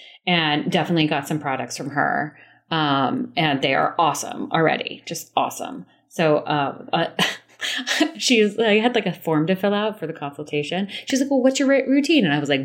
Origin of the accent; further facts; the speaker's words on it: the South, United States; now in New York, United States; But I grew up in the South and I was like, oh, I'm just going to come to New York, cut my teeth, and then go back South.